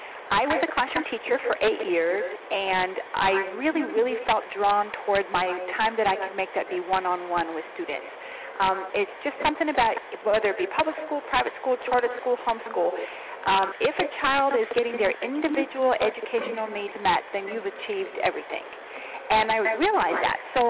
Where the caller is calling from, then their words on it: Salisbury, North Carolina, United States; I am actually calling from North Carolina, Salisbury, North Carolina.